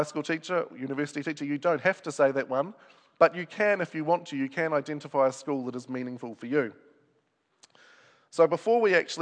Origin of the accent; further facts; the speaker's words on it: Ngaruawahia, Waikato, New Zealand; I come from Ngaruawahia